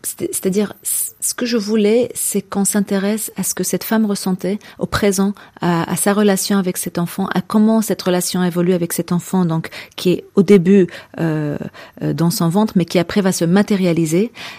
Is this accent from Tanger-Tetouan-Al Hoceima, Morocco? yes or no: yes; Tangier, Tanger-Tetouan-Al Hoceima, Morocco; Alors que moi, j'ai grandi en mangeant de l'arziza. Moi, je suis de Tanger, j'ai grandi avec ça et j'ai toujours adoré ça.